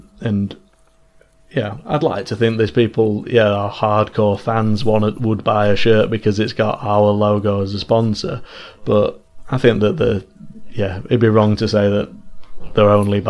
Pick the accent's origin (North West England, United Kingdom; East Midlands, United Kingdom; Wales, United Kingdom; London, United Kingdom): North West England, United Kingdom; Manchester; obviously we're from Manchester